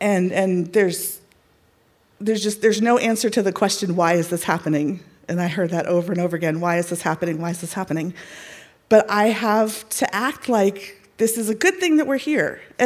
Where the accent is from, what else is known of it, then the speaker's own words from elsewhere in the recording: Texas, United States; I am a Texan.